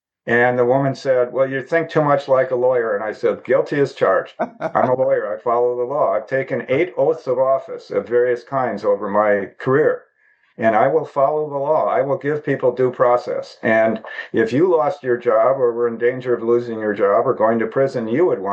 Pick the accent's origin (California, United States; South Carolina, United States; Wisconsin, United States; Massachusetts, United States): Wisconsin, United States; Wisconsin. So literally everything that was important and happening in America that year was happening in my hometown of about 49 to 50,000 people.